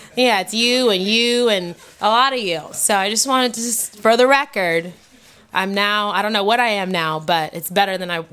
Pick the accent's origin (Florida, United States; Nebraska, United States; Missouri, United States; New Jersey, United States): Florida, United States; Yeah, I grew up in Florida, so we played on hard true, green clay.